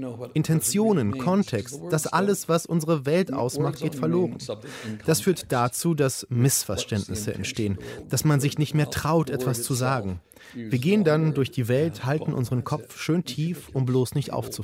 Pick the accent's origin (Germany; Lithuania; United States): United States; moved away; Ich bin ja in Amerika aufgewachsen und ein Grund, weshalb ich die Staaten verlassen habe